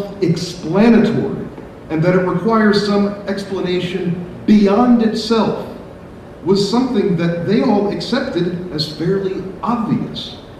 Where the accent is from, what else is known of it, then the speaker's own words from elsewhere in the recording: New York, United States; I grew up in New York and was hanging out with my friends.